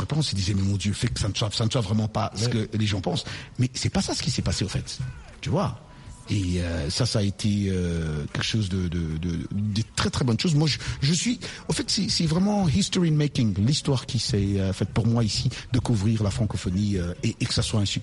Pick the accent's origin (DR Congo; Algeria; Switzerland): DR Congo; quand un Américain te demande tu es d'où, tu dis je suis du Congo.